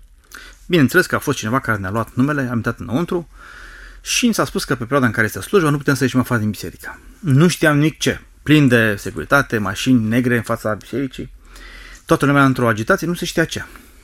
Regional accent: Constanța, Constanța County, Romania; also born or lived in Cluj; sunt din Constanța, sunt născut în Constanța, am crescut în Constanța, am făcut facultate la Cluj și după ce ne-am căsătorit ne-am întors cu soția și cu cei doi copii ai noștri, doi băieți, la Constanța.

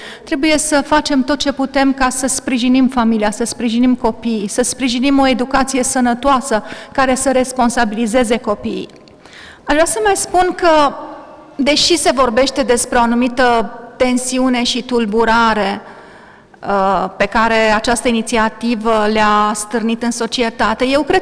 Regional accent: Oradea, Bihor County, Romania; Și pentru mine, care vin din Oradea, a fost cea mai mare bucurie

